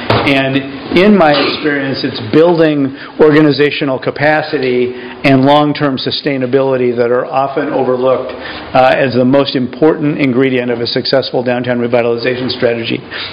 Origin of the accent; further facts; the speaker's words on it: Portland, Oregon, United States; My story is I grew up in Portland, and in the 1970s I got incensed with the berry fields out around the edges of the Portland area getting ground up for subdivisions